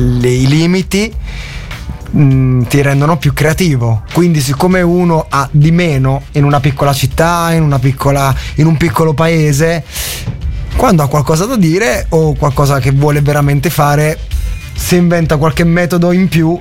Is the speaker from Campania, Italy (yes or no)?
yes; Avellino, Campania, Italy; noi siamo di Avellino e non dobbiamo somigliare né a quelli di Napoli, né a quelli di Caserta, né a quelli di Salerno, né a quelli di Roma